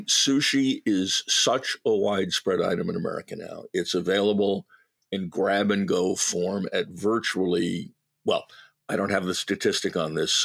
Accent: New England, United States; I haven't done enough research, but my opinion, and look, I grew up in New England.

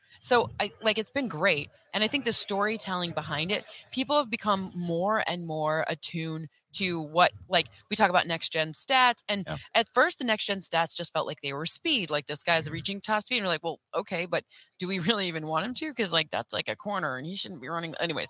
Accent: Michigan, United States; It's so weird because I'm from Michigan

